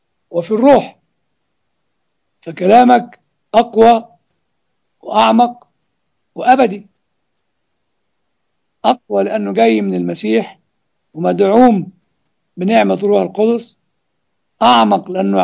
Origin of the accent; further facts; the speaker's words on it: Egypt; زي ما يقولوا عندنا في مصر حسك عينك